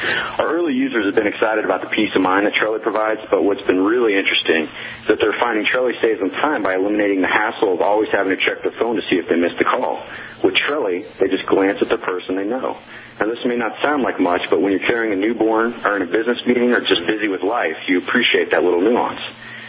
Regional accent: Kansas City, United States; I am from Kansas City, born and raised. Westwood, as you may or may not know, is a little suburb of Kansas City, so not too far from where I grew up

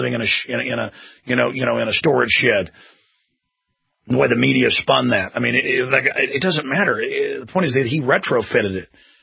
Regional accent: Dallas, Texas, United States; I grew up in Dallas on a, medium-tier golf course, nothing fancy, the neighborhood.

